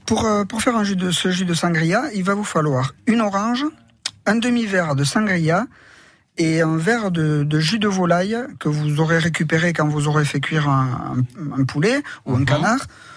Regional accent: Arudy, Nouvelle-Aquitaine, France; Ouais, je suis d'Arudy, moi, natif.

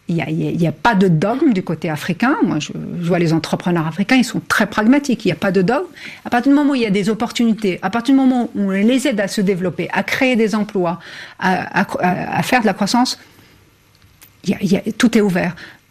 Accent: France; en tant que Française, je suis triste de faire ce constat

